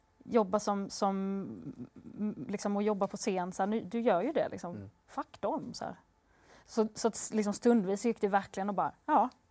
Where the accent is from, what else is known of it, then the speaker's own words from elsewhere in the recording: Skåne, Sweden; accent: Scanian; jag är en jättevit arab, jag har liksom ljusa ögon, jag pratar skånska